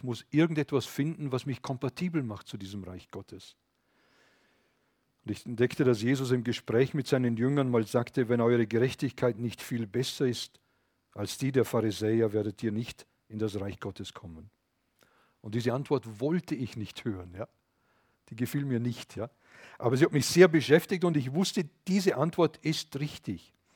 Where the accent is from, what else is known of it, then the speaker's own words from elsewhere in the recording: Austria; Ich kann als Österreicher nicht als Schweizer handeln.